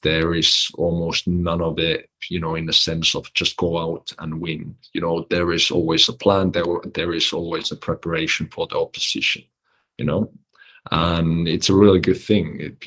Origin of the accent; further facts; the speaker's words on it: Finland; I was still traveling from Finland. I was going to high school in Finland, and you know, Adam Cels was kind enough to, you know, give me gloves to a 17-year-old Finnish kid